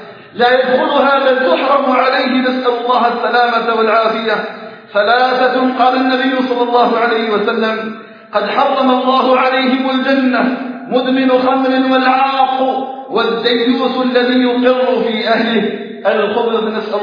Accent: Algeria

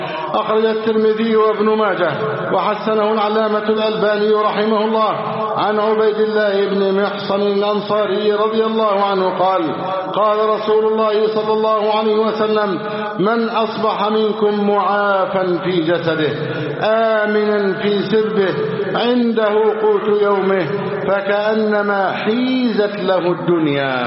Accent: Egypt; اللهم اجعل بلدنا مصر سخاء رخاء وسائر بلاد المسلمين.

